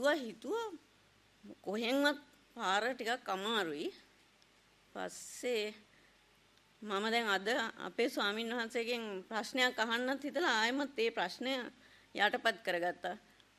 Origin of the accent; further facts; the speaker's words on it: Warakapola, Sabaragamuwa Province, Sri Lanka; මං හැදුනේ වැඩුනේ මෙතන ඉඳන් කිලෝමීටර් 8ක් විතර එහා පැත්තේ වරකපොලට, පොඩ්ඩක් එහා පැත්තේ තමයි මගේ තාමත් ගෙදර තියෙනවා.